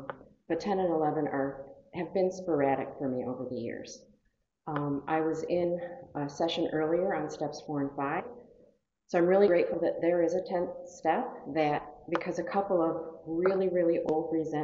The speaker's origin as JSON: {"language": "English", "town": "Montrose Falls", "region": "New York", "country": "United States", "said": "I'm from Montrose Falls, New York, and I've been in the program about 12 and a half years."}